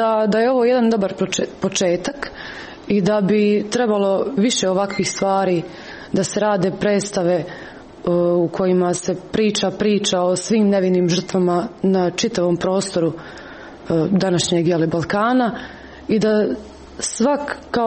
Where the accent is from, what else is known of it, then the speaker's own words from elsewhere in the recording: Tomislavgrad, Federation of Bosnia and Herzegovina, Bosnia & Herzegovina; Pa ja sam iz Tomislavgrada, inače Hrvatica sam